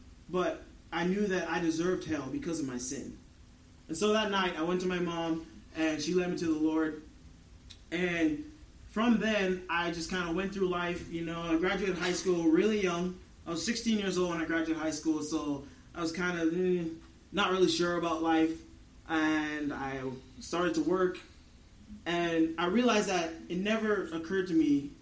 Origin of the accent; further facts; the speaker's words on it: Bahamas; I am from the Bahamas. That's where I grew up. That's where I was born and raised.